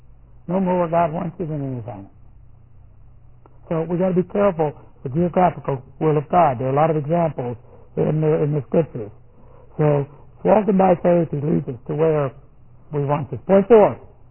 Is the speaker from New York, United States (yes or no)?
no; Texas, United States; I grew up in Texas, loved Texas.